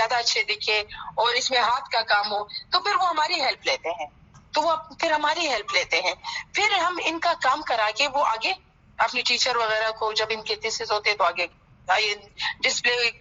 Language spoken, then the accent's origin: Urdu; Balochistan, Pakistan; now in Karachi, Pakistan; کیونکہ میں بلوچستان کی ہوں, جو میرا اپنا شہر ہے, میری رہائش کراچی میں ہے.